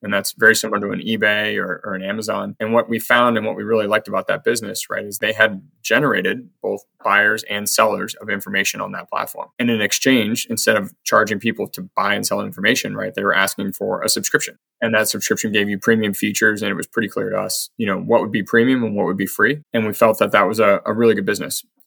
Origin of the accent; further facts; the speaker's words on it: Paris, Île-de-France, France; my running routes will be used to improve sidewalks in my hometown in Paris